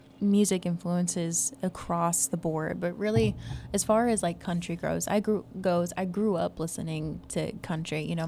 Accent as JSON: {"language": "English", "region": "Texas", "country": "United States", "moved": "as an adult", "lives_now": "Chattanooga, United States", "said": "at the end of 2025, my husband and I actually moved out here to Chattanooga. Like you said, we're from Texas, and I had been doing the Texas country scene for a while"}